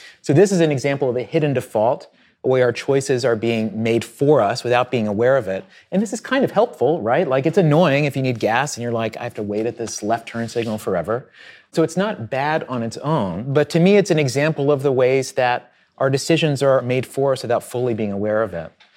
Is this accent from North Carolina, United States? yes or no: no; Virginia, United States; But I grew up in Southwest Virginia on a farm